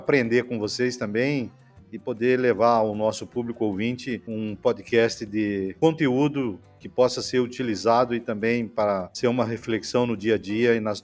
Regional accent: Tupanciretã, Rio Grande do Sul, Brazil; sou de Tupanciretano, Rio Grande do Sul, sou engenheiro agrônomo, formado na Unicruz, Universidade de Cruz Alta

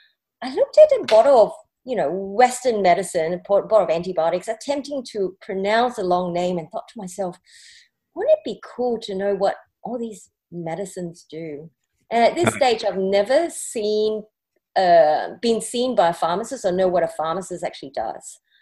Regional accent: Singapore; I was born in Singapore and had my primary and secondary schooling there.

